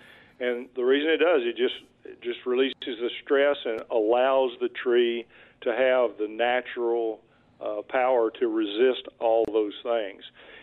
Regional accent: Pittsburg, Texas, United States; I'm from Pittsburgh, Texas, over in East Texas, and my family was in the sweet potato business and the fruit tree business.

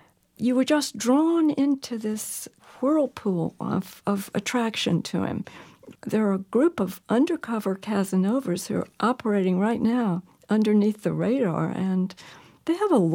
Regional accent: the South, United States; I grew up in the South in the old days when women didn't have anything else to gain status and achievement.

